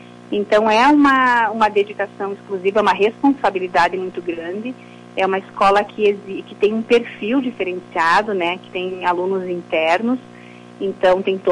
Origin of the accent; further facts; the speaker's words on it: Lagoa, Brazil; sou natural de Lagoa. Estudei todo o meu ensino fundamental e médio na rede pública, né? Colégio Estadual, Colégio Polivalente, Colégio do Quinho.